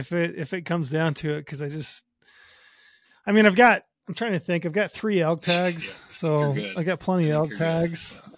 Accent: Utah, United States; I'm from Utah. I'm sitting in Southern Utah as I speak. I grew up here. Utah's a strange place.

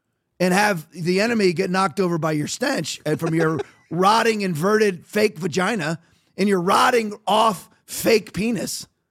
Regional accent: Florida, United States; also born or lived in Norfolk, Virginia; Look at my home state of Florida.

